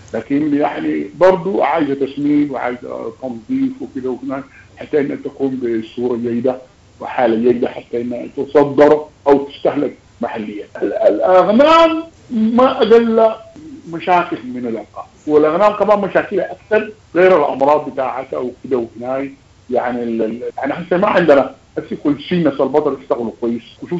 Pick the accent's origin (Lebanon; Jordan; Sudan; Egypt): Sudan; عندنا في السودان شمال السودان في دولة السودان في جمهورية السودان